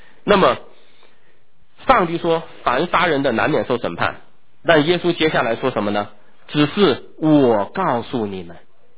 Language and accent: Chinese; China; 或者说我们中国人很多都知道香港跟我们中国大陆是一国两制啊